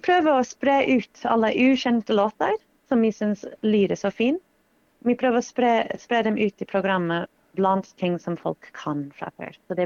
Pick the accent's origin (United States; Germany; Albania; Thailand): United States; så jeg er jo fra USA, og i USA så stjeler vi stjeler tradisjonelle låter fra alle forskjellige kulturer.